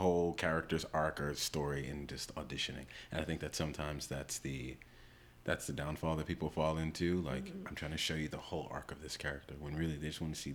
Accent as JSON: {"language": "English", "region": "New York", "country": "United States", "tie": "born or raised there"}